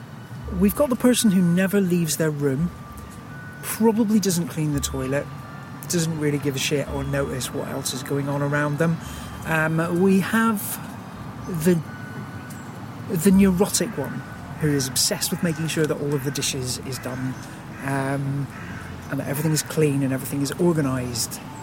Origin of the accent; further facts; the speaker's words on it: Northern Ireland, United Kingdom; It was quite nice being Northern Irish and killing somebody via the immersion heater.